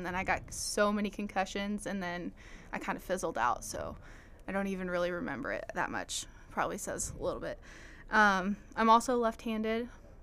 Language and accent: English; Henderson, Nebraska, United States; Yeah, so I'm originally from Henderson, Nebraska, which is about 45 minutes down the road from here.